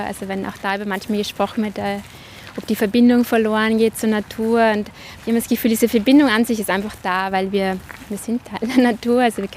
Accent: Austria; also born or lived in Switzerland; now in Vorarlberg, Austria; Ich bin Österreicherin und Schweizerin. Ja, jetzt bin ich wieder so, wie ich wohne. Ich wohne in Vorarlberg

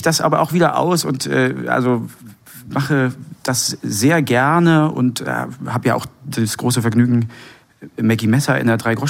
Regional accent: Saarland, Germany; Ja, ich komme ja, wie gesagt, aus dem Saarland.

